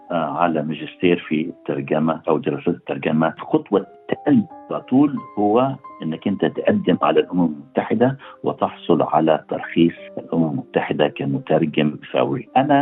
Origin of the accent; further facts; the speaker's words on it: Egypt; أنا كمصري من أفريقيا